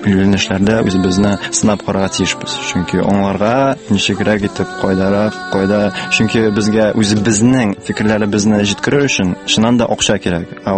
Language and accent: Tatar; Yar-Shala, Tatarstan, Russia; now in Kazan, Russia; Мин үзем Шаладан, Яр-Шалада тудым. Казанда инде 3-нче булып барам бугай инде.